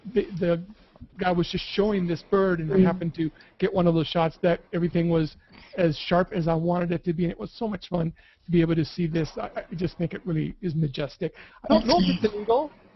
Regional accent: Cuba; English is a second language; moved away; I am from Cuba, yeah. I came here in 1968.

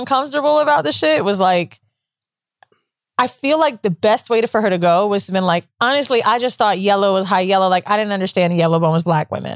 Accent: Florida, United States; I'm from Florida, which means we're kind of dumb.

